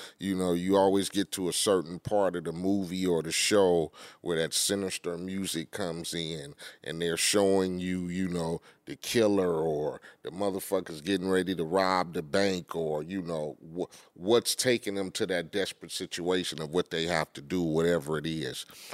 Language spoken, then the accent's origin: English; Compton, California, United States; When you're growing up in Compton and poverty and not even on movie shit